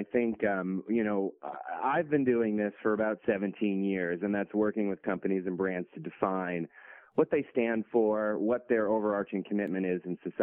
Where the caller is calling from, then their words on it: Boston, Massachusetts, United States; Yeah, I'm calling from Boston, heading out to London on Monday, and then Geneva, and then I'm back in New York City the following week